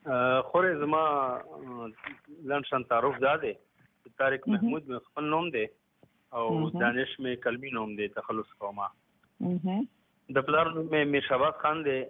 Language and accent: Pashto; Bannu, Khyber Pakhtunkhwa, Pakistan; also born or lived in Lahore; 1950 کال زه په لاهور کې پیدا شوی یم او بیا دا غینه پس بنو تر غلی ما او دلته مې خپل وطن کې خپل کلی کې ابتدایي تعلیم مې کړی دی د بنو خار په پرایمري سکول کې